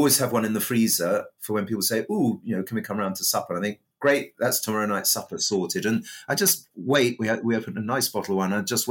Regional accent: Brighton, South East England, United Kingdom; Well, I helped set up Brighton Gin in my hometown, and I'm not involved anymore.

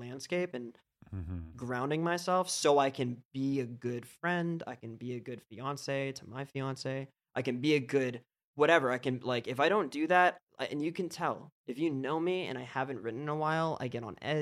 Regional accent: Philadelphia, Pennsylvania, United States; I'm from Philly.

